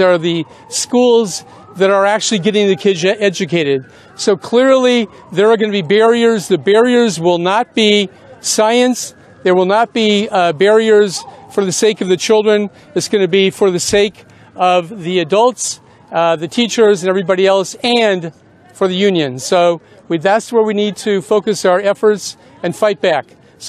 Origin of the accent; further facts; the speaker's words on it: Santa Monica, California, United States; I'm a pediatrician from Santa Monica, California. I've been in private practice there for 36 years.